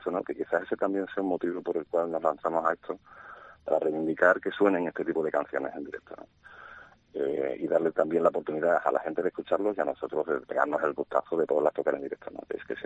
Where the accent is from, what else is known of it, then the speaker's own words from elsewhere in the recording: Extremadura, Spain; reivindicar un poquito de dónde venimos, ¿no? Coño, que somos de Extremadura.